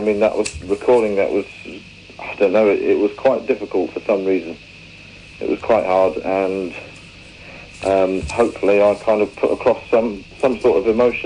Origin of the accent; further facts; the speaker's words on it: England, United Kingdom; But apart from that, I'm predominantly English, you know.